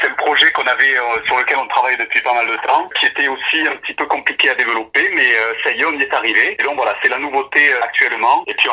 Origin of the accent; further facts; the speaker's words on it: Provence-Alpes-Côte d'Azur, France; ils n'ont pas la chance d'être chez nous en Provence